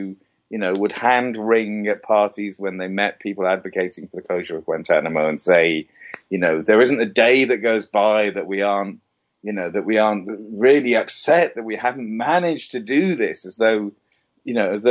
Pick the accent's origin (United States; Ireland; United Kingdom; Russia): United Kingdom; as a Brit